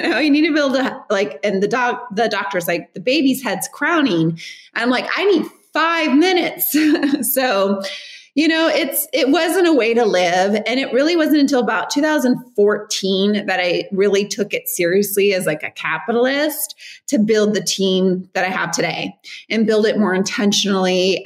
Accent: Riverside, California, United States; because, you know, I'm from Riverside, California.

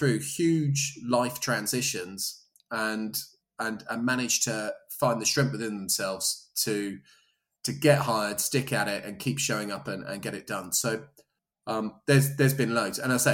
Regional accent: Southampton, South East England, United Kingdom; I grew up in Southampton, which is where the singer … was from.

